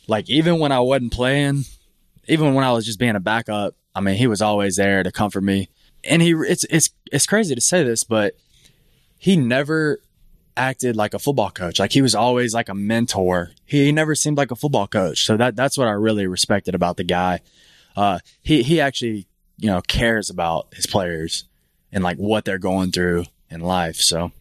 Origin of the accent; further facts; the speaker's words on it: Mississippi, United States; Yeah, so we're actually from Mississippi, and we both played on the junior college ranks.